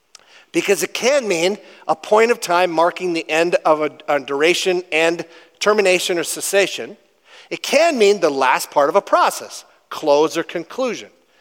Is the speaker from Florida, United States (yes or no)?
no; Minnesota, United States; I'm from the Iron Range. We did everything simple up there, I guess